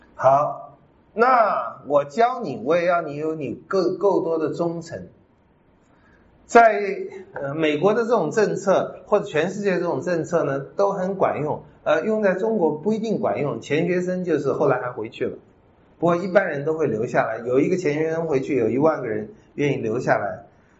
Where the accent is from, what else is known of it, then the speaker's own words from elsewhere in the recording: Taiwan; 我们台湾人是很想赚你的钱的